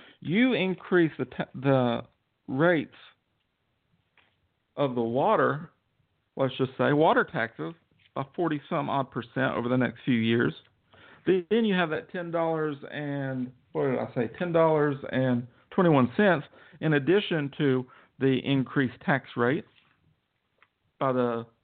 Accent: Georgia, United States; now in Pearland, United States; I'm from Georgia, and here I am in Texas, and a citizen of Pearland, Texas

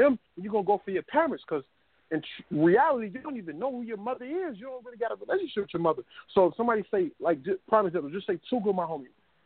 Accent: Chicago, Illinois, United States; You know, every time I go somewhere, I'm like, yeah, I'm from Chicago.

